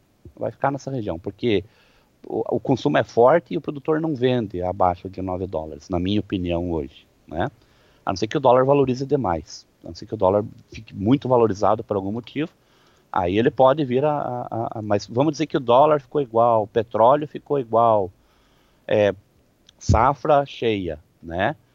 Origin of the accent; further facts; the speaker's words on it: Guarapuava, Paraná, Brazil; Guarapuava é minha terra.